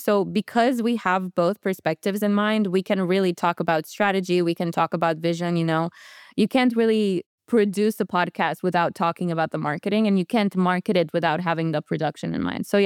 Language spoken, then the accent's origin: English; Romania; English is a second language; also born or lived in United States; As you mentioned, I'm originally from Romania. I was in the States for 5 years and now I'm back.